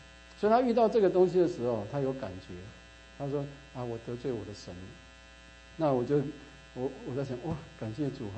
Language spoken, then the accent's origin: Chinese; California, United States; 我说哦，我是加州的。